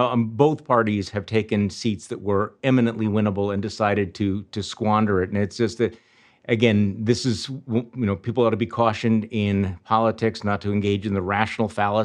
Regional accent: Wisconsin, United States; you can see in my home state of Wisconsin

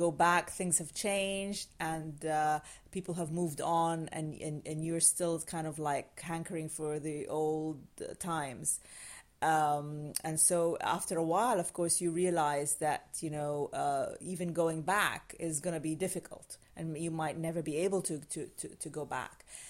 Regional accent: Sudan; moved away as an adult; now in United Kingdom; I grew up in Sudan, and I moved in my mid-20s to Scotland, to live in Scotland.

